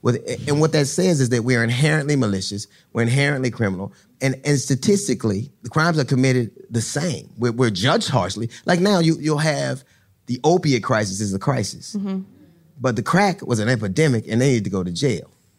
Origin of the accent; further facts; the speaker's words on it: Los Angeles, California, United States; I grew up in Los Angeles. When I grew up in Los Angeles, I told this story. I was 8 years old.